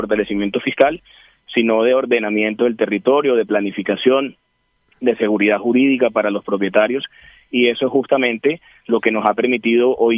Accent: Barranquilla, Atlántico, Colombia; nos hacen orgullosos como barranquilleros y como caribeños

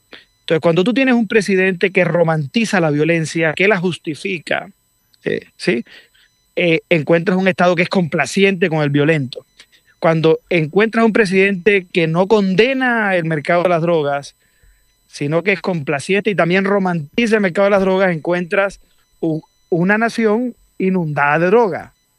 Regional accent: Colombia; a mí me da vergüenza como colombiano que Colombia haya llegado a ese punto.

